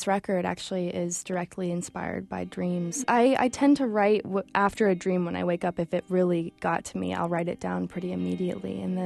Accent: Brunswick, Maine, United States; I come from Brunswick, Maine. I worked for 4 years at an independent DVD rental store called Barton Gregg's in my hometown right on the main street.

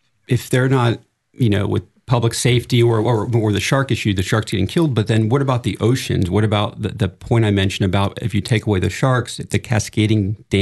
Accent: Palm Beach, Florida, United States; You know, I grew up surfing in Palm Beach at Reef Road.

